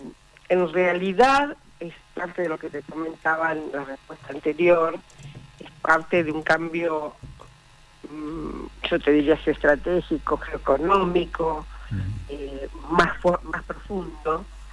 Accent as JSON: {"language": "Spanish", "country": "Argentina", "said": "nosotros lo sabemos muy bien como argentinos"}